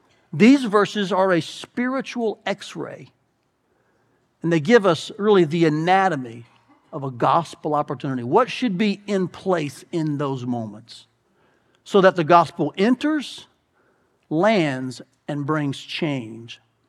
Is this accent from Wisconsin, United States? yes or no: no; Atlanta, Georgia, United States; also born or lived in Iowa; We moved here from Atlanta, Georgia, 29 years ago. And wow, what a first winter that was for this southern boy.